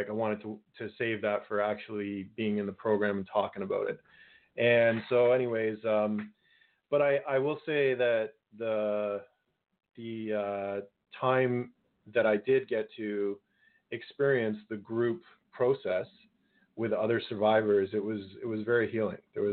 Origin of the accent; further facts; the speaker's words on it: Guelph, Ontario, Canada; because I'm from Guelph